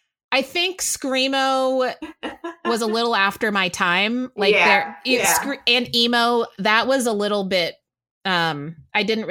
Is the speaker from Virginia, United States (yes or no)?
no; Waco, Texas, United States; When I've talked a lot about growing up in Waco, bartending in the Waco scene, in the Waco college scene.